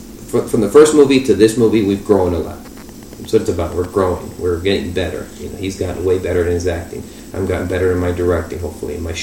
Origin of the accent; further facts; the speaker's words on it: Douglas, Arizona, United States; I grew up in Douglas and Alvareta, right on the border.